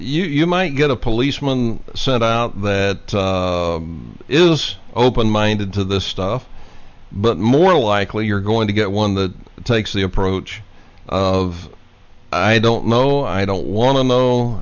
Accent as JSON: {"language": "English", "region": "Texas", "country": "United States", "said": "But now, look, as a Texan, let me tell you, it's Monahans."}